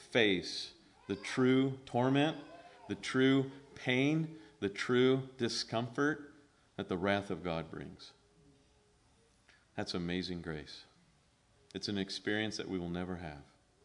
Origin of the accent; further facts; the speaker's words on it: California, United States; Now, at least in grammar school, for me growing up in California, the head of the school was called the principal.